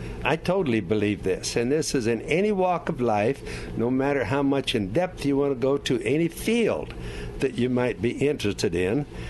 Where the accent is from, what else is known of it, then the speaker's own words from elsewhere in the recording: Albuquerque, New Mexico, United States; also born or lived in Colorado Springs; I grew up in Albuquerque, and I wasn't born there, but practically born there, lacking a year and a half. Came from Colorado Springs, and then we started racing.